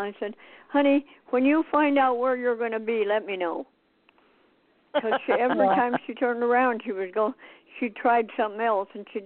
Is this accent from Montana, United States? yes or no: yes; Montana, United States; I know I had a friend who, we're from Montana, and she horsed around for 3 years